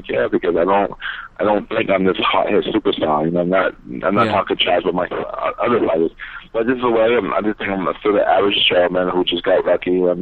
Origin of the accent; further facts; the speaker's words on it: Boston, Massachusetts, United States; It was cold, a lot of snow, you know, but I'm from Boston, so it wasn't a big deal